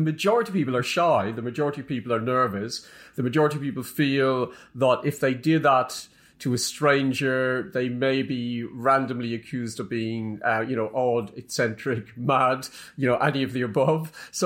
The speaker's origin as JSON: {"language": "English", "country": "Ireland", "said": "being Irish"}